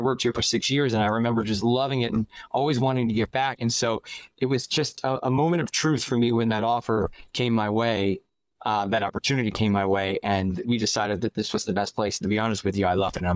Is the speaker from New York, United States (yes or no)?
yes; New York City, New York, United States; I'm from New York City, born and raised.